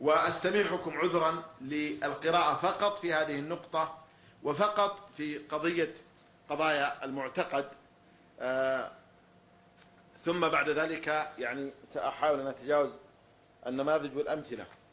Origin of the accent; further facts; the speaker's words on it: Saudi Arabia; أنا كمواطن سعودي صحراوي